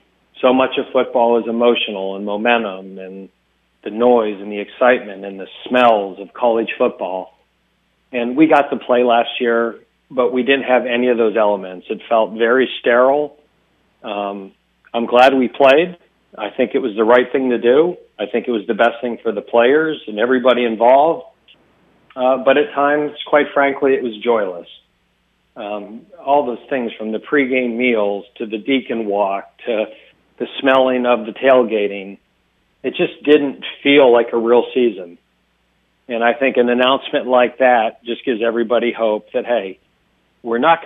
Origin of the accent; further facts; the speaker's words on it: Youngstown, New York, United States; Where I grew up in Youngstown, New York